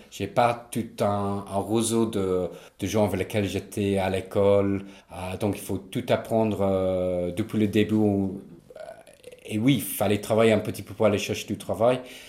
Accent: England, United Kingdom; French is a second language; moved away as an adult; now in Paris, France; les gens, ils se rendent compte que je suis anglais.

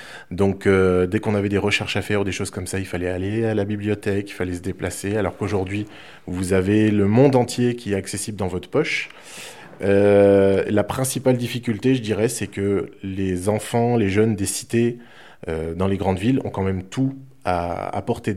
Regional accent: Montrevel-en-Bresse, Auvergne-Rhône-Alpes, France; Alors moi, j'ai grandi à Montrevel-en-Bresse, donc c'est loin de la cité, donc c'est à 18 km de Bourg. J'ai passé toute mon enfance, mon adolescence dans la campagne.

